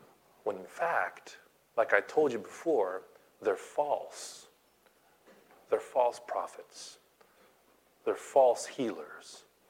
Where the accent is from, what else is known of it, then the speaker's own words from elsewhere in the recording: Los Angeles, California, United States; In fact, I'm from Los Angeles.